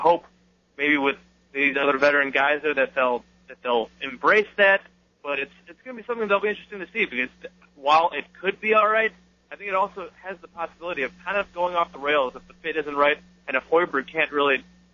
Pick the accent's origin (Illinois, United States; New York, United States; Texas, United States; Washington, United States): Illinois, United States; Chicago; I was growing up in Chicago, and what he did before all the injuries, he was obviously great